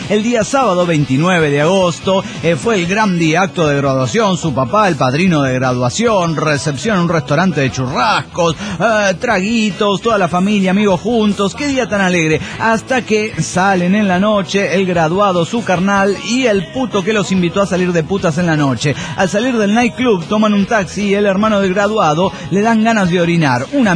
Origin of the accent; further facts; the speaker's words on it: Aguascalientes, Mexico; se llama Aguascalientes, le digo yo. Yo supuse que, como le dije el nombre del lugar, ya sabría dónde quedaba mi ciudad natal.